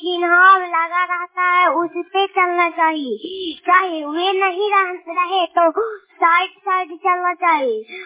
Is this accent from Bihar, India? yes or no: yes; Bihar, India; मैं नालंदा जिला के निवासी हूँ। मैं गुड़ाईपुर पंचायत से बोल रही हूँ।